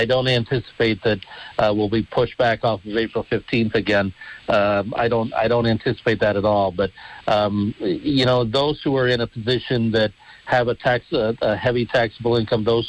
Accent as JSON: {"language": "English", "town": "Dunmore", "region": "Pennsylvania", "country": "United States", "tie": "born or raised there", "said": "I love Dunmore. It's my hometown. It'll always be my hometown."}